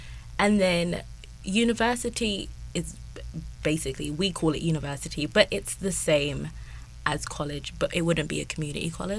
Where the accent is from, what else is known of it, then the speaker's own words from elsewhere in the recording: Wimbledon, London, United Kingdom; I was born in London, southwest Wimbledon.